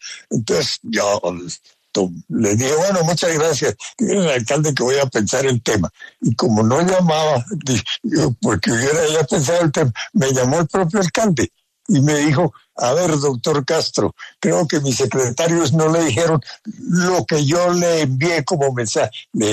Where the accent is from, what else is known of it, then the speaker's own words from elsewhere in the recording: Colombia; Yo, como colombiano, deseo que vuelva a la política